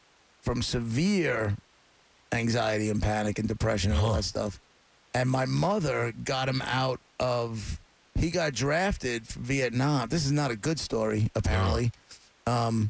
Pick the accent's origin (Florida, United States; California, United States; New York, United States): New York, United States; I grew up on Long Island in the suburbs.